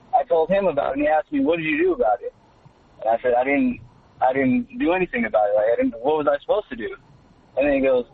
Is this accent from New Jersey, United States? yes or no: no; Los Angeles, California, United States; I'm from California, Los Angeles, California, raised with like